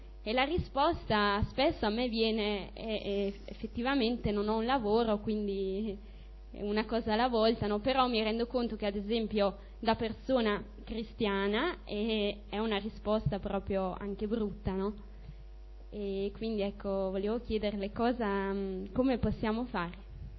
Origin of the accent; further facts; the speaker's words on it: San Marino; Io sono di San Marino e penso che la situazione comunque sia come quella italiana.